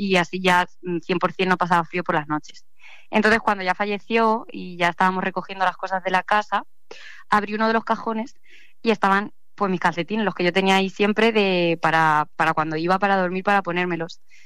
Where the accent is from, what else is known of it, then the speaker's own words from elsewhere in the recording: Las Pedroñeras, Castilla-La Mancha, Spain; bueno, en mi pueblo, en Pedroñeras, no teníamos calefacción, ¿no?